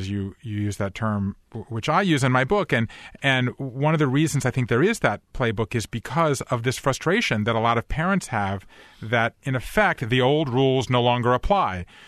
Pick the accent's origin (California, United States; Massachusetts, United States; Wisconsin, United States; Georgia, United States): Georgia, United States; Savannah; I grew up in Savannah, Georgia, as you know.